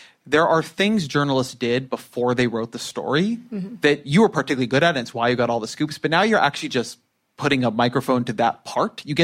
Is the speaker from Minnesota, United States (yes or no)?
no; Irvine, California, United States; I grew up in Irvine, as I mentioned.